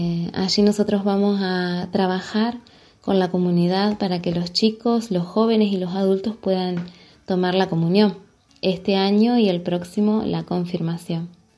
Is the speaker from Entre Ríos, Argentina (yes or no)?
yes; Federal, Entre Ríos, Argentina; soy de la Ciudad de Federal, del Centro Norte de la provincia de Entre Ríos.